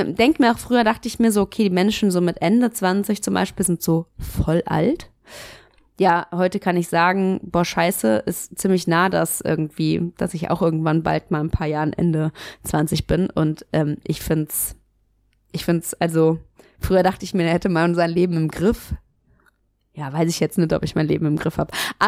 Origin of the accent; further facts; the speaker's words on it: Königswinter, North Rhine-Westphalia, Germany; Ich komme ursprünglich aus dem Siebengebirge. Das Siebengebirge ist so Speckgürtel Köln-Bonn oder eher Bonn eigentlich, Speckgürtel Bonn. Da, wo die ganzen Telekom- und Postmenschen leben, könnte man fast sagen. Also Königswinter, genau.